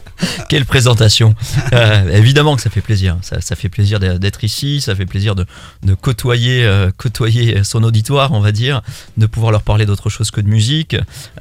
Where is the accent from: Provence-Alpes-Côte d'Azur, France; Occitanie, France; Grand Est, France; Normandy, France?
Occitanie, France; Montpellier; born there; also born or lived in Paris; Moi, je suis né à Montpellier. Je suis parti à la capitale. J'ai fait mes valises. J'ai vécu donc 20 ans à Paris.